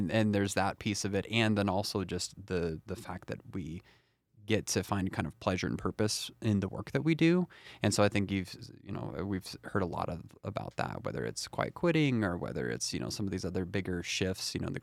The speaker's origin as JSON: {"language": "English", "town": "Portland", "region": "Oregon", "country": "United States", "tie": "born or raised there", "said": "I grew up in the Portland area, and my parents are two of the most hardest working folks ever."}